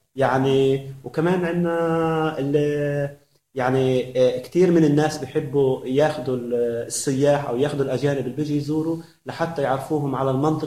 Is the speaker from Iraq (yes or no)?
no; Palestine; هي بترفع من معنوياتنا إحنا كشعب فلسطيني